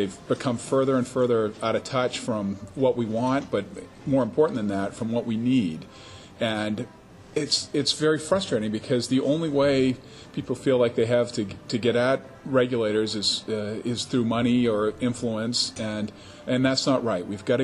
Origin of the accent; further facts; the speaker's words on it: Orono, Maine, United States; now in Portland, United States; I grew up in Orono. And had a great experience there. And for the past 20 years, I've lived in Portland. Before that, for 200 years, my family lived in Rumford.